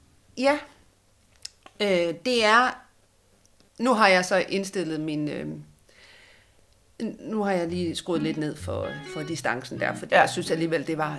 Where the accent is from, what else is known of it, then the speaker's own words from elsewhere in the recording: West Jutland, Denmark; Nej, jeg forstår det ikke. Jeg er opvokset i Vestjylland.